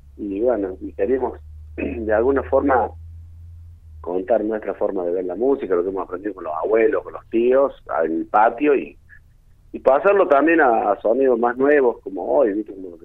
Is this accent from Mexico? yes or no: no; Argentina; pero sos argentino y el folclore lo vas a tener siempre.